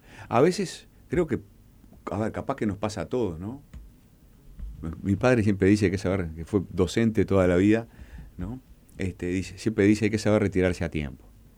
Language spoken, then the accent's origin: Spanish; Uruguay; Yo al menos me crié en ese Uruguay